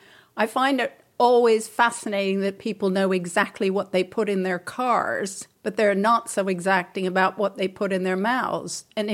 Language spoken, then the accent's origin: English; Toronto, Ontario, Canada; also born or lived in Kitchener; Toronto via Kitchener.